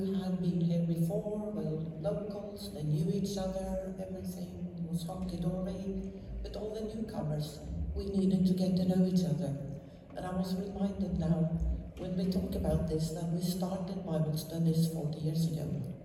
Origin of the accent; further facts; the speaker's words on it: Norway; moved away; I'm from Norway. When we came here 40 years ago, there were lots of new people because of the oil business.